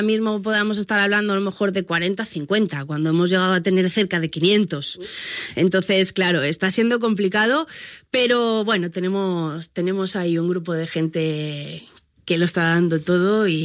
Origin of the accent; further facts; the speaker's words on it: Andalusia, Spain; como buena andaluza, el Día de Andalucía es bueno, pues nuestra fiesta grande